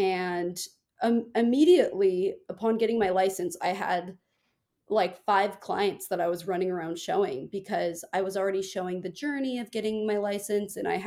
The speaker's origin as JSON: {"language": "English", "town": "Seattle", "region": "Washington", "country": "United States", "also_born_or_lived": "Los Angeles", "said": "And I was living in Los Angeles at the time. I'm originally from Seattle. I moved back to Seattle because I felt very lost, right?"}